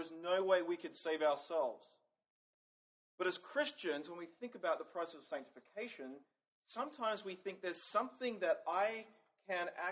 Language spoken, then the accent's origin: English; Australia; You might be wondering from my accent where I'm from. I'm not from York, PA. I'm from the deep south. From Australia.